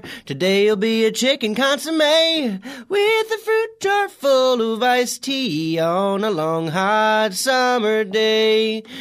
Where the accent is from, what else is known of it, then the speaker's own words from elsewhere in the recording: Peoria, Illinois, United States; I grew up in Peoria, Illinois.